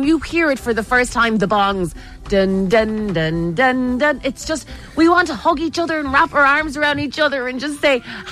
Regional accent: Ireland; So, and we're Irish. We adore nostalgia.

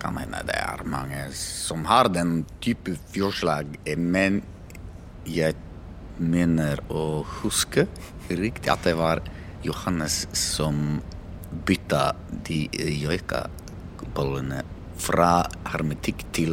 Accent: Russia; Jeg har veldig lyst til å være med, men da, jeg er russer.

